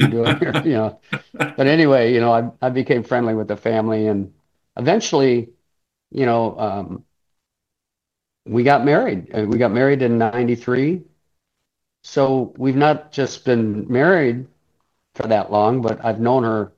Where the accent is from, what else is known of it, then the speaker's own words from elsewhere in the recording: Bloit, Wisconsin, United States; I grew up in Bloit, Wisconsin, the first part of my life.